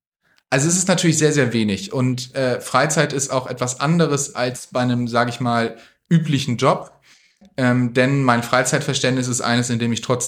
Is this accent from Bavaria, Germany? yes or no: no; Kiel, Schleswig-Holstein, Germany; Ich komme aus Kiel, also 240.000 Einwohner ist jetzt im Vergleich zu Berlin ein Witz, aber in Schleswig-Holstein, bei mir zu Hause, ist es die größte Stadt und die Großstadt